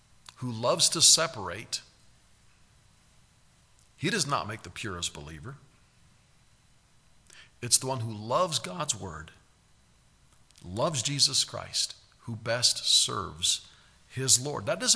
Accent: United States; You know, I love being an American because there's so many benefits to it.

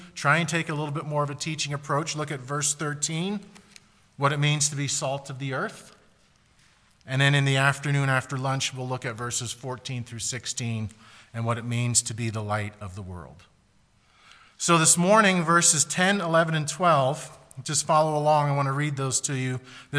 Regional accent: Pennsylvania, United States; As they said, we are from Pennsylvania.

